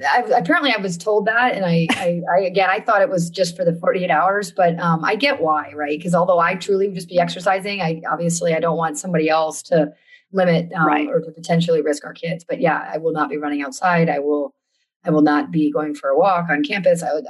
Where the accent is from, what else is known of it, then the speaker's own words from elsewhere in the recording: East Coast, United States; I'm from the East Coast.